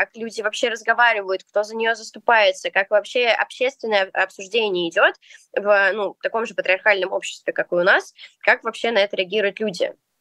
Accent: Kaluga, Kaluga Oblast, Russia; в Калужской области, я из Калуги, поэтому такой пример

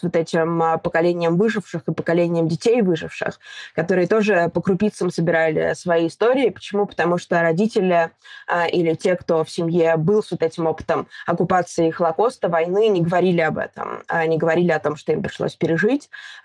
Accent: Russia; в том числе в России, откуда я родом

